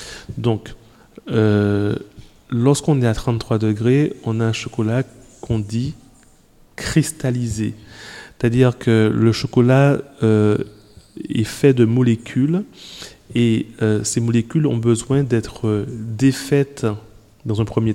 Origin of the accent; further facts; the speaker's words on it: Martinique, France; Même chez nous, en Martinique, on a des attaques qui sont toujours à découvrir